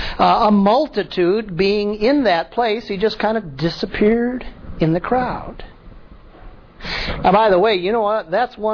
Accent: South Holland, Illinois, United States; I grew up near South Holland, by the way, and a lot of Dutch Reformed churches there.

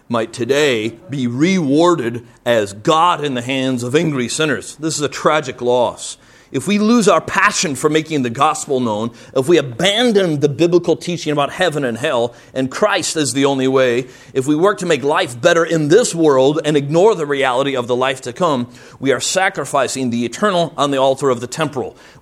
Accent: Cedar Lake, United States; was when it was still in my hometown of Cedar Lake nearby.

